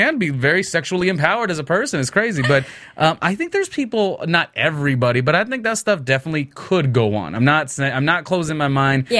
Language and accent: English; California, United States; And I grew up in the South Bay, you know, it's just 40 minutes away.